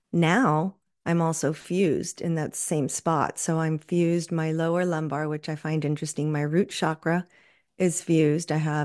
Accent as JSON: {"language": "English", "town": "Laredo", "region": "Texas", "country": "United States", "tie": "born or raised there", "said": "I was raised in Laredo, Texas, which is right on the border with Mexico. I was raised by a Mexican-American family, so Latin Catholic."}